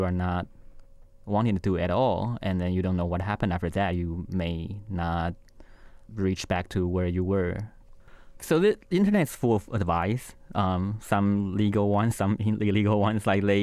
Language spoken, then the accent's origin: English; Taiwan; English is a second language; This idea of coming abroad to study was always in the back of my mind.